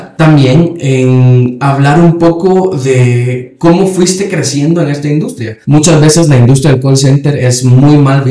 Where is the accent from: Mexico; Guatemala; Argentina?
Guatemala; Entonces se daban cuenta que yo actuaba un poco diferente a como el guatemalteco regular actúa.